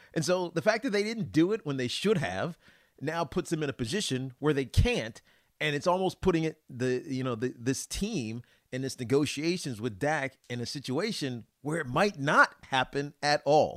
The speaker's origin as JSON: {"language": "English", "region": "New York", "country": "United States", "said": "I'm a New Yorker."}